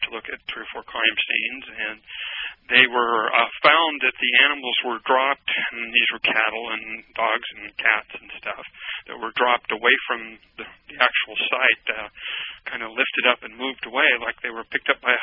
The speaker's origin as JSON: {"language": "English", "region": "West Coast", "country": "United States", "tie": "born or raised there", "said": "I was living in, I grew up on the West Coast"}